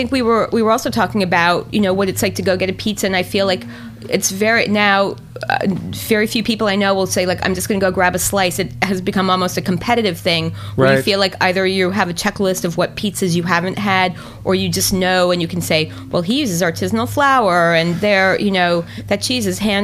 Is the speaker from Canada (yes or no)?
no; New York, United States; But I'm from New York, so I still believe that New York is the center of the universe on every level.